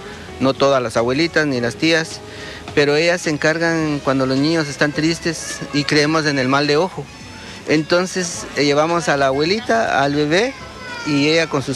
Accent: Guatemala; soy guatemalteco … he venido ya por quinta vez acá en este hermoso lugar, esta hermosa ciudad de Valdivia.

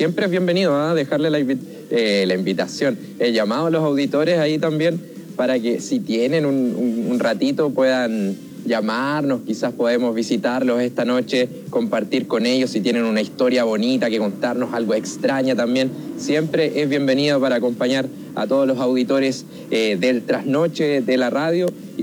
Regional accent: Tirúa, Biobío, Chile; A la gran comuna de Tirúa, ahí en la provincia de Arauco.

